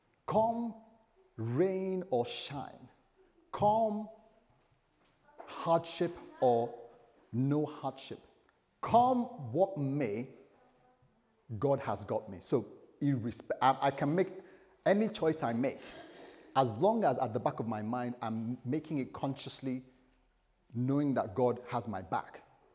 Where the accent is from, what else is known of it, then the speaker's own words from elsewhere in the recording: London, United Kingdom; now in Bristol, United Kingdom; we came from West London to Bristol here. It was a bit of a challenge.